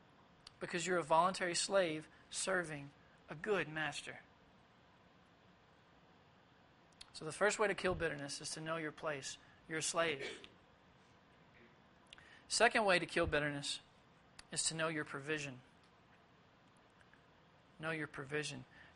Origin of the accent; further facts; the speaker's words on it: Tennessee, United States; I just moved back to the Bible Belt. I haven't been here in 4 years. I grew up in Tennessee.